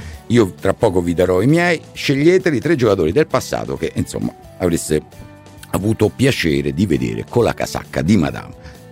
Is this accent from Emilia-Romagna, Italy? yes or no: no; Rome, Lazio, Italy; per noi nati e cresciuti a Roma è sempre una partita speciale, molto molto sentita.